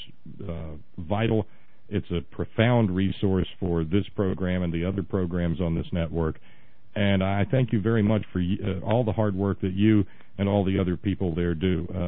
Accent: United States; because, you know, I'm an American citizen, you know, I love my country

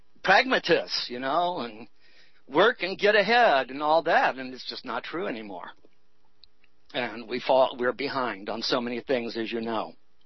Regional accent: California, United States; when I grew up out in the San Fernando Valley, I watched smog move into the valley from the L.A. Basin, thick as soup, brown, dirty, moved right in.

